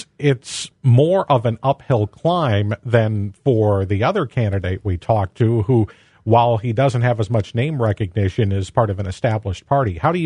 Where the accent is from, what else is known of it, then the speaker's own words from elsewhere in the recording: Kewaunee, Wisconsin, United States; Of course, I'm from Kewaunee, and that's where Marcus lives now with his family.